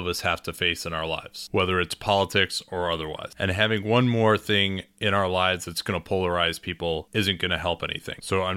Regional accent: United States; But I'm an American. I'm not going to be moving to Canada. I think that that's ridiculous. Like, this is my country

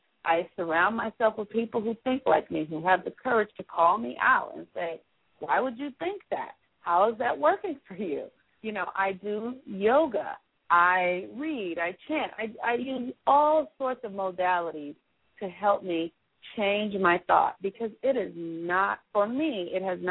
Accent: Watts, California, United States; I was raised in Watts. I was raised around in an environment where people would say that is not a safe place.

